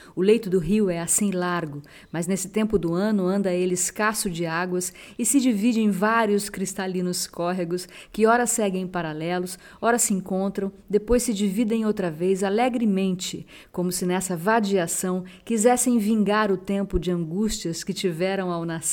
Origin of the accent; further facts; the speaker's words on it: São Sebastião, São Paulo, Brazil; Porque eu nasci na praia. Eu nasci em São Sebastião, uma pequena cidade do litoral norte de São Paulo, onde eu vivi os meus primeiros anos, onde eu vivi a minha adolescência.